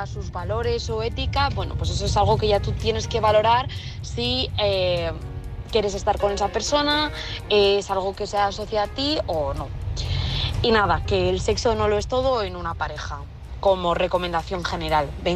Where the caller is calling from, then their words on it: Burgos, Castile and León, Spain; de Burgos y voy a mandar un saludo en especial